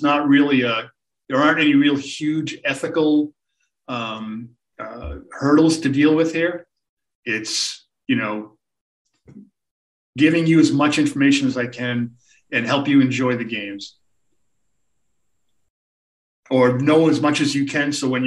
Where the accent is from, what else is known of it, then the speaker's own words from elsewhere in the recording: Boston, Massachusetts, United States; I grew up in the Boston area as a sports fan.